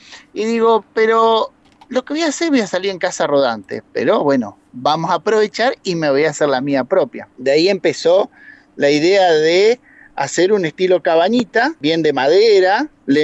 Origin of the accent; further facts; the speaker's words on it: San Bernardo, Buenos Aires Province, Argentina; Resulta que yo soy de San Bernardo, ¿no? Entonces, en Partido de la Costa la actividad invernal baja bastante.